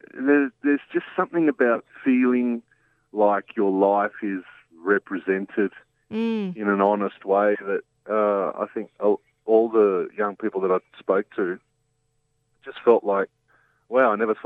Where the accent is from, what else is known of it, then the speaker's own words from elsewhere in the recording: Newcastle, New South Wales, Australia; I was born in Newcastle and went to high school